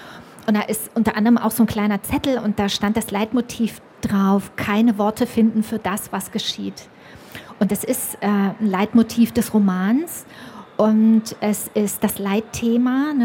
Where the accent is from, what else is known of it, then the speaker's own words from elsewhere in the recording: Naumburg, Saxony-Anhalt, Germany; also ich komme aus Naumburg